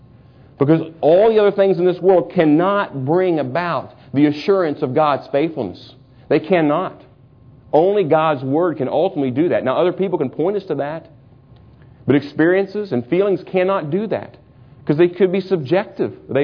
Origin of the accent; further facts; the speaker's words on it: Missouri, United States; I'm from Missouri, the Show Me State.